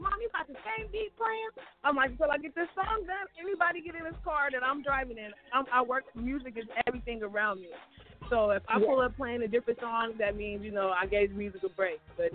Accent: Sacramento, California, United States; I come from Sacramento, California, Southside. I went to Freeport Elementary. I went to Golden Green. Graduated from Burbank, Sacramento College

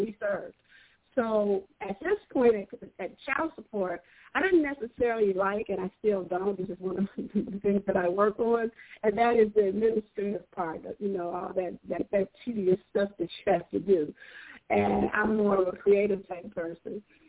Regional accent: Chicago, Illinois, United States; I would say that I'm a girl from the South Side of Chicago. And the South Side of Chicago sometimes gets a bad rap.

